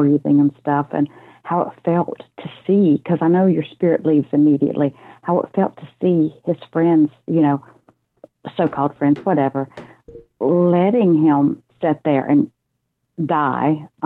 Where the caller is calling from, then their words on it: North Carolina, United States; North Carolina.